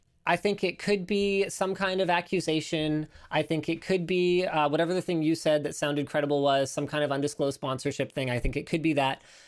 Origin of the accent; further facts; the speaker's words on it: Canada; because I'm Canadian and a lot of our partners are American.